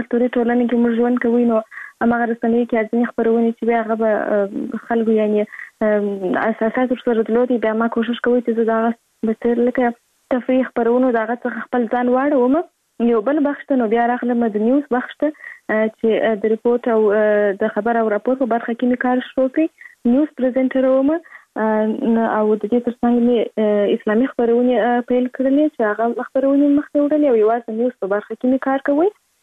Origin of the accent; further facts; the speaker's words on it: Kandahar, Afghanistan; زه په کندهار ولایت کې زیږیدلی یم. او اوس فلحال په کندهار ولایت کې اوسېږم.